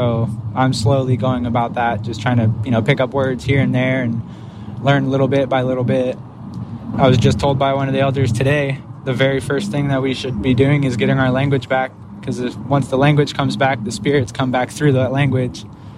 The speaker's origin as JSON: {"language": "English", "region": "California", "country": "United States", "said": "We are river people from the Alexander Valley, Napa Valley area, headwaters of the San Francisco Bay Area up to Mendocino County."}